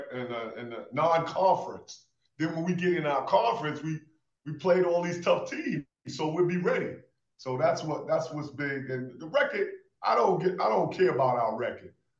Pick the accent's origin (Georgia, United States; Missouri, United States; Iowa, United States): Georgia, United States; Atlanta; also born or lived in Queens; And Atlanta, you know, I grew up in Atlanta. So, you know, New York and Atlanta. So those are my roots, you know what I mean?